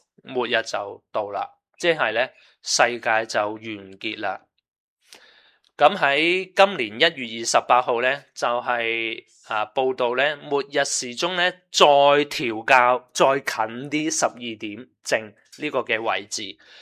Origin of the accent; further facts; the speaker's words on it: Hong Kong; 系对我哋香港人嚟讲咧，系好唔容易啊，因为我哋未香港都冇地震咧